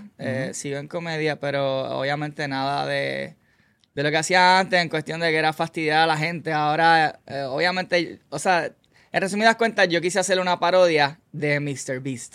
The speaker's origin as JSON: {"language": "Spanish", "country": "Puerto Rico", "said": "como somos puertorriqueños al fin"}